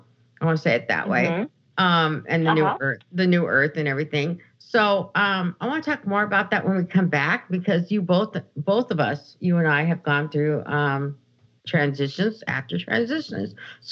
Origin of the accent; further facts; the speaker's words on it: United States; And I grew up in Washington, right? And I left.